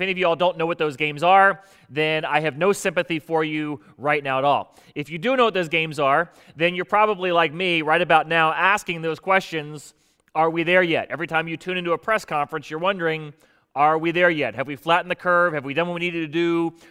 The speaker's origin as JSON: {"language": "English", "region": "Florida", "country": "United States", "tie": "born or raised there", "lives_now": "Hampton Roads, United States", "said": "For me, when I grew up in South Florida, it took about 7 hours just to get out of the state."}